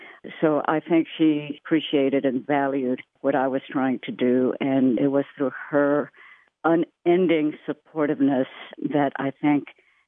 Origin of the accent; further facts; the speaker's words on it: Kingsville, Texas, United States; born there; moved away as an adult; now in Pasadena, United States; I am a native-born Texan. I was born in Kingsville, Texas, near Corpus Christi, and I left, got my first couple of degrees there, and then I left the state 50 years ago, 5-0.